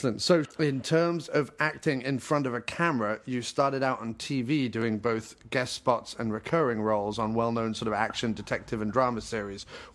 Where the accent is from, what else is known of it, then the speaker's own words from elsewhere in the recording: England, United Kingdom; now in New York City, United States; Although I'm English, I actually live in New York City, so it is equally bitter cold.